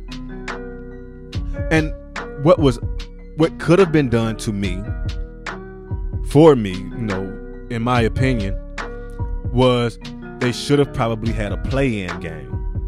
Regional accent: Atlanta, Georgia, United States; Like I said, I'm from Atlanta. I live in Atlanta.

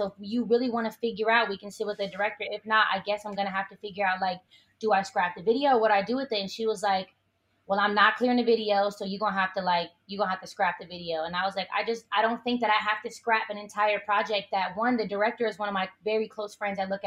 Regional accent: Oakland, California, United States; This is the girl for me growing up in Oakland.

